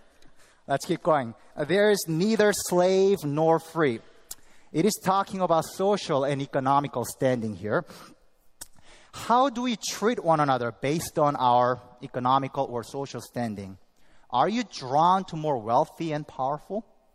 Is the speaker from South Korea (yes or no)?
yes; South Korea; English is a second language; moved away; I was born and raised in South Korea. Just about, I lived half of my life there and half of life here.